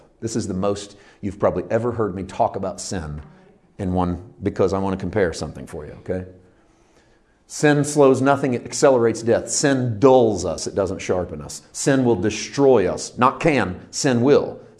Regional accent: Missouri, United States; I grew up in Missouri, and right along the Mississippi River

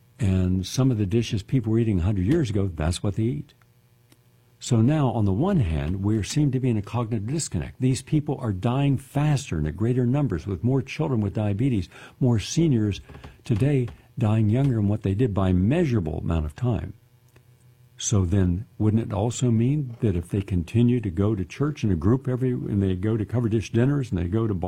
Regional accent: Parkersburg, West Virginia, United States; When I wanted to know what had happened to my hometown of Parkersburg

